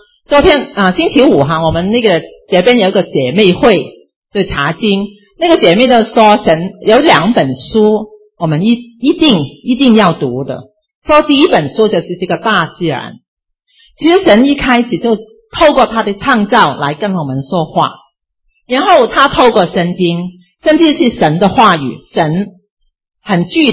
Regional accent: Hong Kong; first language Cantonese; Chinese is a second language; 你就知道我是大概是从香港来的广东人，所以我讲国语呢，

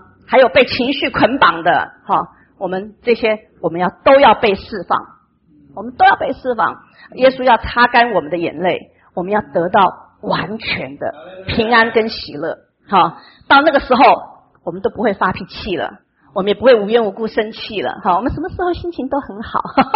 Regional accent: China; 这是我们中国人的大同世界

